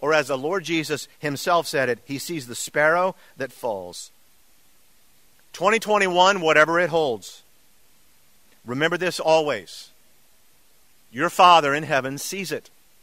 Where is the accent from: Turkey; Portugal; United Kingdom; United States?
Turkey; We were growing up in Turkey. I was in the third grade, been there 3 years.